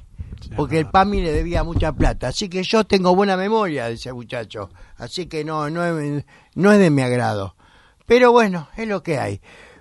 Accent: Buenos Aires, Argentina; Esto es la ciudad de Buenos Aires. Yo soy porteño y no me gusta cómo está la ciudad.

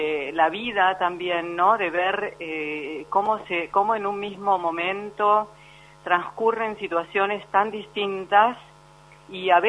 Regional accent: Argentina; yo soy argentina, por supuesto

